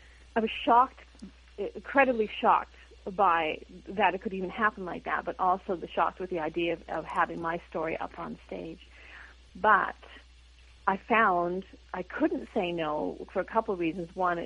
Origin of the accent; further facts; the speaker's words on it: Winnipeg, Manitoba, Canada; Then it's going to Winnipeg, my hometown, in January for a 3-week run.